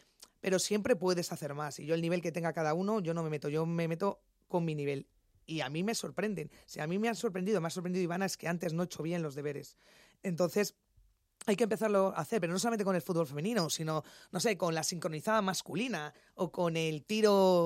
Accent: Madrid, Community of Madrid, Spain; soy del Paseo de Extremadura, de barrio, allí lo bueno o lo malo nos lo contamos siempre a la cara.

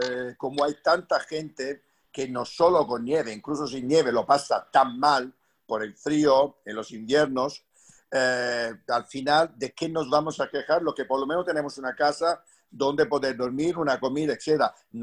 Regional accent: Southern Italy, Italy; moved away; De niño era tonto para la nieve, es decir, cada vez que nevaba en mi pueblo, que es en el sur de Italia, tú imagínate, era también ahí una cosa extraordinaria

